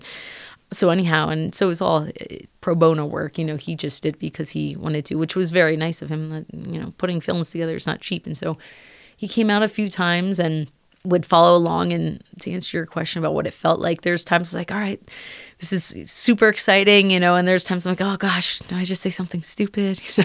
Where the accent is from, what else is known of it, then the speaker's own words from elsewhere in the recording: Pennsylvania, United States; now in Colorado, United States; I did grow up in Pennsylvania, so I'm not from Colorado originally. I've lived here since about 2008.